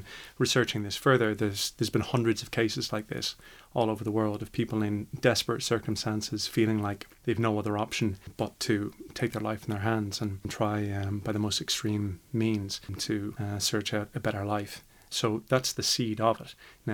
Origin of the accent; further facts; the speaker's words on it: Dublin, Leinster, Ireland; You might have heard from my accent. I'm not from these parts. I come originally from Dublin and did an original training in Trinity College, Dublin, which would have been quite a classical actor's training.